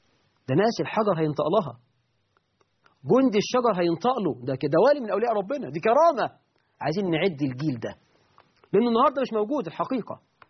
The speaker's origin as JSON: {"language": "Arabic", "country": "Egypt", "said": "احنا كمصريين بنتكلم كل سنة في المحمول بكام؟"}